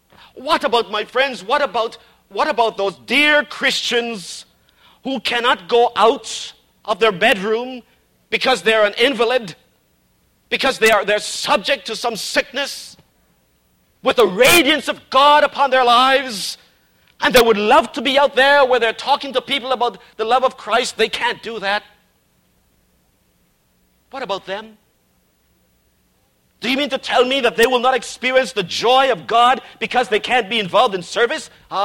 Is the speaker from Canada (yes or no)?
yes; Canada; they'll know we are from Canada.